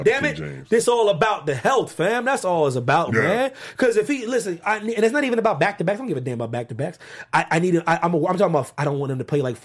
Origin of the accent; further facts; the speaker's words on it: Pennsylvania, United States; I know I'm not going to be allowed in Philadelphia ever again, even though I'm from Pennsylvania.